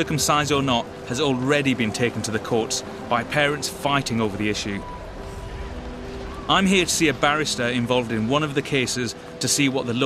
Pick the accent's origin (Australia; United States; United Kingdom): United Kingdom; Burnley, North West England; To find out why, I'm heading back to my hometown Burnley. It's home to a small Pakistani community which increasingly feels under attack.